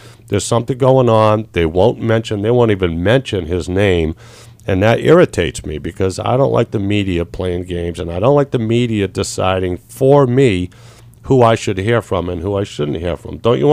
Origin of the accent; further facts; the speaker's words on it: United States; I'm an American.